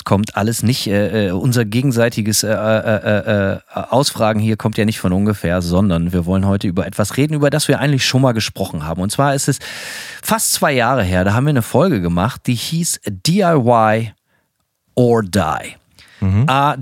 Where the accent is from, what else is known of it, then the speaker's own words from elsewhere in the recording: Bremen, Germany; bei uns in Bremen